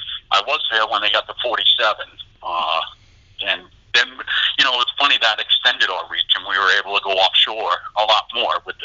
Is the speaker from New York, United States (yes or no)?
yes; Long Island, New York, United States; I grew up on Long Island, and that's where Fire Island was.